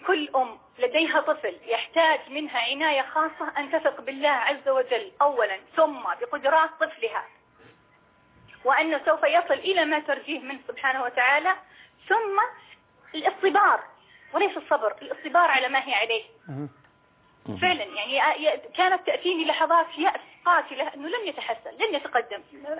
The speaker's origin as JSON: {"language": "Arabic", "country": "Saudi Arabia", "said": "هذا هو أكلنا مثلا إحنا كمجتمع سعودي"}